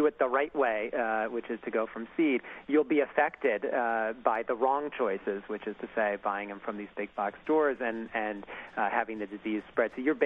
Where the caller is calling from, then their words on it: New York, United States; I'm calling you from Blue Hill Farm, actually